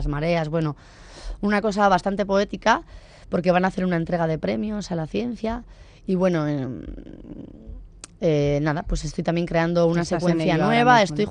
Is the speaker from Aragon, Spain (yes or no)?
no; San Sebastián, Basque Country, Spain; yo soy de Donosti, y actuar